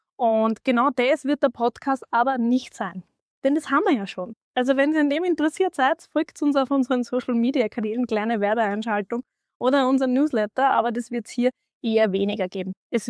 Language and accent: German; Austria; aber da waren wir alle auf Xing bei uns in Österreich. Ja? Also das ist so die Zeit, wo ich herkomme